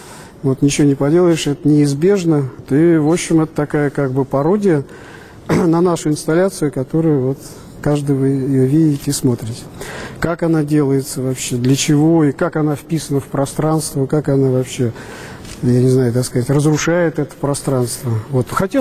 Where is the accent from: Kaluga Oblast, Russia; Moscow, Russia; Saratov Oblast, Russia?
Moscow, Russia; а мы из Москвы. То есть вот Женя Гор, Москва, и я Москва.